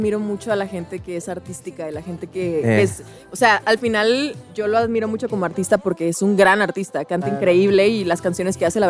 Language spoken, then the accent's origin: Spanish; Ciudad Juárez, Chihuahua, Mexico; yo soy de Ciudad Juárez.